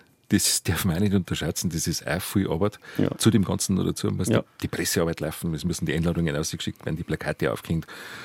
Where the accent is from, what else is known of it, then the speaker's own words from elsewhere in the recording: Bavaria, Germany; Bei uns in Bayern sagt man, es darf schon ein bisschen was hängen bleiben.